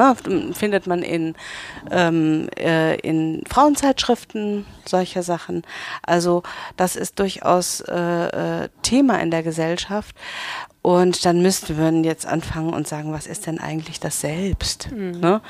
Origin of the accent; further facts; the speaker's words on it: Spessart, Germany; Wir kommen beide aus Spessart-Bergdörfern